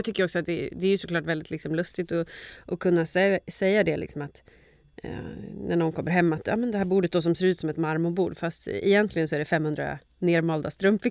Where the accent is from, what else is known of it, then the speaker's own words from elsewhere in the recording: Köping, Västmanland County, Sweden; vägg i vägg med vårt lager i Köping där jag kommer ifrån